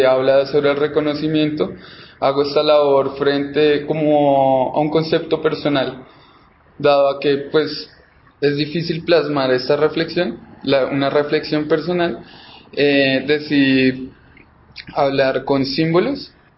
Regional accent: Cota, Cundinamarca, Colombia; dado que yo soy de Cota, Cundinamarca, un pueblo cercano aledaño a Bogotá

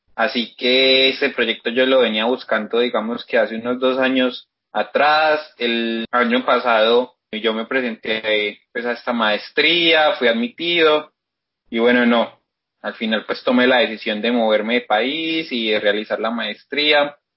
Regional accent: Colombia

